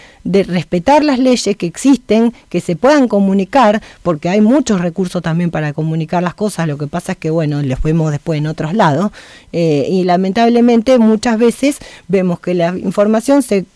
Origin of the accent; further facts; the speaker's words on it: Argentina; nosotros como argentinos